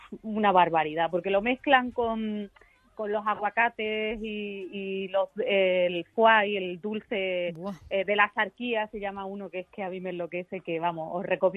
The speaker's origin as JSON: {"language": "Spanish", "town": "Málaga", "region": "Andalusia", "country": "Spain", "tie": "born there", "said": "hecho mucho de menos Málaga y siempre estoy entre Madrid, Granada y Málaga. Pero vamos, Málaga... En Málaga nací, en Málaga moriré"}